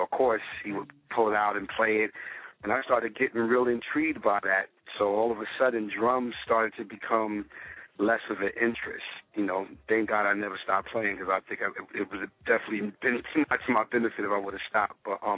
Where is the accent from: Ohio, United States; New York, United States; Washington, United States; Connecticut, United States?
New York, United States; Brooklyn; I'm from Brooklyn, New York, St. Mark's Avenue, right. Crown Heights section, Albany Projects, Kingston, that whole area. I'm born and raised.